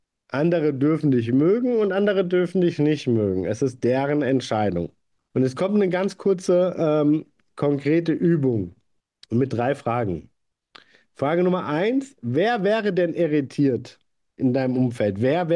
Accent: Frankfurt, Hesse, Germany; moved away as an adult; now in Austria; Ich bin direkt nach meinem Abitur von Frankfurt nach Österreich gezogen.

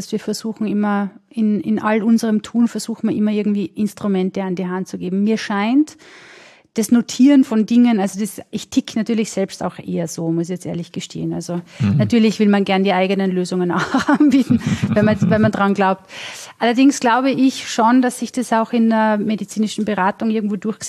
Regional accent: Vorarlberg, Austria; Tatsächlich, ich komme aus Vorarlberg.

